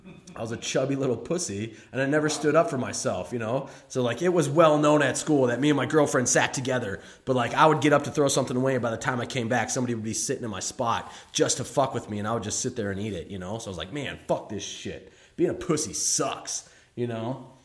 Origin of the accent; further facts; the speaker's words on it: St. Paul, Minnesota, United States; So I grew up in St. Paul, Minnesota, and I played seasonal sports, you know, and I played, you know, soccer, baseball, football, did hockey, did basketball, did everything.